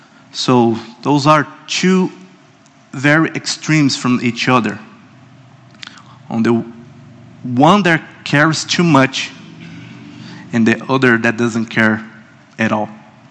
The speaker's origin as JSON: {"language": "English", "country": "Brazil", "said": "Recently, a research pointed out that Brazil, my home country, has the most anxious population in the world, according to the World Health Organization. I was shocked by that. That means that I come from a country and a culture that is sunk in anxiety."}